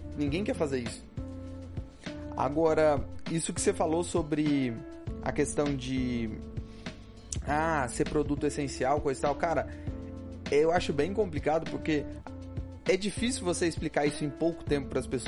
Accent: São José dos Campos, São Paulo, Brazil; Eu sou de São José dos Campos, cara.

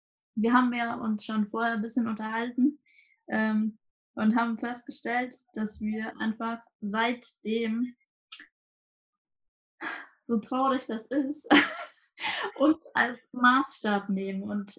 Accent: Hamburg, Germany; Ich komme ja aus Hamburg, ich studiere noch.

